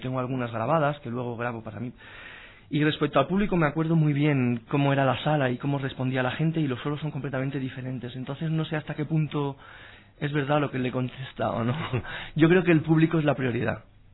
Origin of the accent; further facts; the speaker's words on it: Alicante, Valencian Community, Spain; estuve tocando en grupos en Alicante, porque soy de Alicante, con grupos de todo tipo, de baile, de rock.